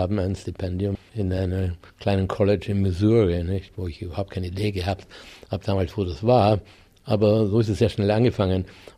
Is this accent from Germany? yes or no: no; Vienna, Austria; born there; Also schwanger ist sie nach Wien gekommen, ich bin in Wien geboren.